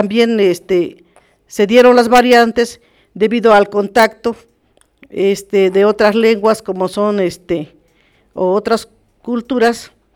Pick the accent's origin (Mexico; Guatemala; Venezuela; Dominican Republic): Mexico; Huehuetla; como todos emigran, provenimos de Huehuetla, de hasta nuestras raíces